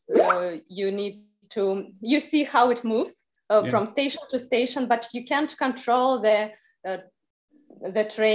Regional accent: Tula, Tula Oblast, Russia; now in Samara, Russia; No, I'm from Tula. It's in the Moscow region. So I moved to Samara to study.

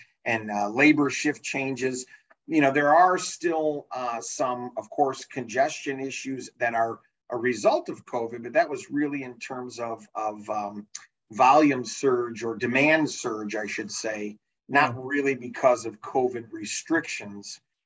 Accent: Chicago, Illinois, United States; I'm a little partial because I'm born and raised in Chicago my whole life, right?

